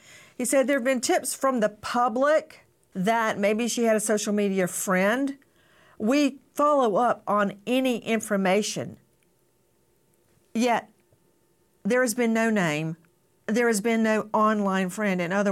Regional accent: West Virginia, United States; I'm from West Virginia, so maybe everybody else doesn't understand

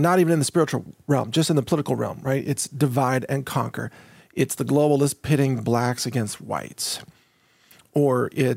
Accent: United States; I'm not Nigerian, and that's just not on my radar. I'm an American. I care about America.

